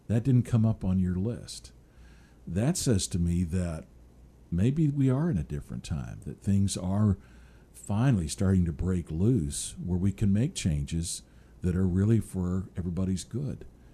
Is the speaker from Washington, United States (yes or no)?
yes; Seattle, Washington, United States; now in Tallahassee, United States; Well, I grew up in the Seattle area. So when I got here, I went through a lot of culture shock.